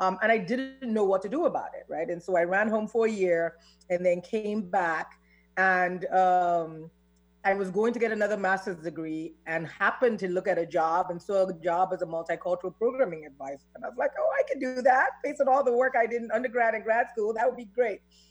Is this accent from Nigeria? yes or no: yes; Nigeria; moved away as an adult; now in United States; I'm Nigerian, I'm a bicultural immigrant. So I identify very strongly as a Black immigrant woman, and both kind of my American culture and my Nigerian culture and the bridging between that are really important to me.